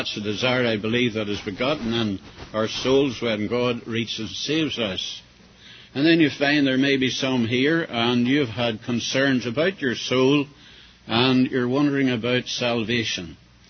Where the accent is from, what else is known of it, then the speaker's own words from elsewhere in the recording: Belfast, Northern Ireland, United Kingdom; born there; I was back in the place I was born in Belfast, and I was at a conference.